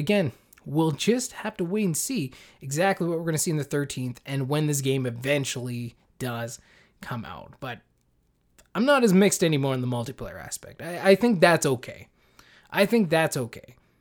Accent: Canada; Like, I'm Canadian, right?

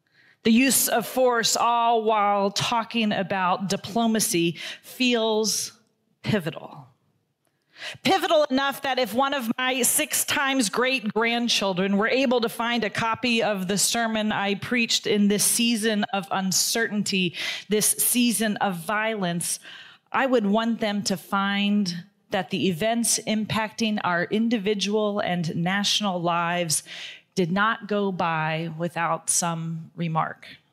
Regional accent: United States; It was a poignant thing for me to do as a person of faith, as an American, as a preacher

